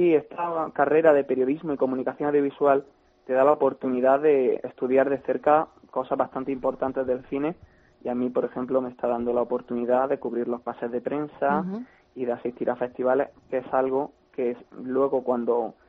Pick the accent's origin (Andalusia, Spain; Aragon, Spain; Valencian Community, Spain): Andalusia, Spain; Jaén; Soy de Jaén, de Andalucía, pero bueno, estoy estudiando aquí en la Universidad Carlos III.